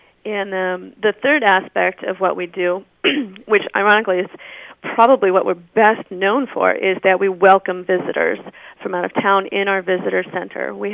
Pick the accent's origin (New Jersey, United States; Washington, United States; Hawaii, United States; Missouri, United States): Washington, United States; And I'm definitely a Pacific County kid. Really enjoyed growing up in Pacific County.